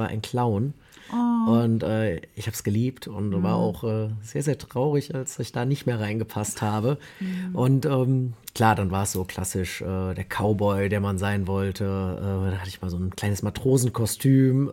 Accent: Königsdorf, North Rhine-Westphalia, Germany; Ich bin in Königsdorf groß geworden. Das ist quasi direkt vor den Toren Kölns. Ich glaube, es sind 100 Meter, 200 Meter bis zur Stadtgrenze, zur offiziellen, also im Kölner Westen.

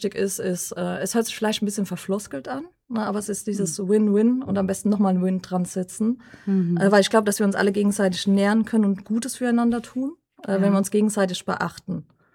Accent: Mannheim, Baden-Württemberg, Germany; ich komme aus Mannheim-Heidelberg, bin auch vor 2,5 Jahren nach Schwetzingen gezogen.

